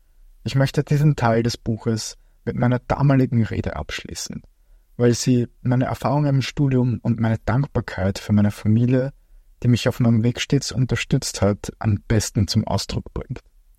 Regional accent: Austria; Vor allem als Österreicher heute hier zu sprechen, ist eine unglaubliche Ehre für mich.

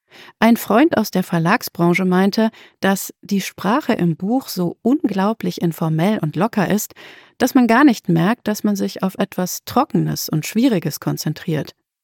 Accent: Norway; first language German; also born or lived in Germany; Ich wurde 1989 in Deutschland geboren, bevor ich 1994 nach Norwegen zog. Daher habe ich das Glück, Deutsch als Muttersprache zu haben

